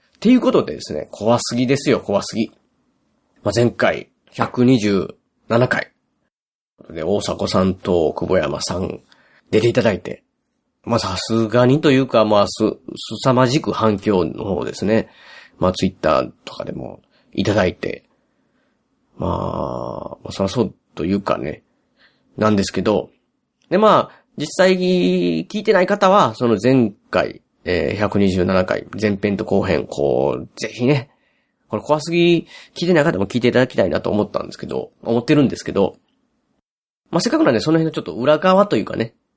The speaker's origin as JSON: {"language": "Japanese", "region": "Osaka", "country": "Japan", "said": "僕大阪なんでね。"}